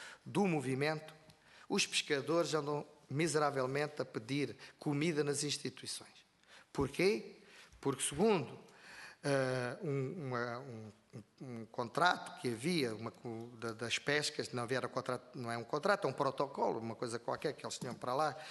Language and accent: Portuguese; Faro, Algarve, Portugal; also born or lived in Fuzeta / Olhão; no meu Algarve, na minha terra, que eu sou da Fuzeta, nasci na Fuzeta, fui criado em Faro e em Olhão, da minha zona de infância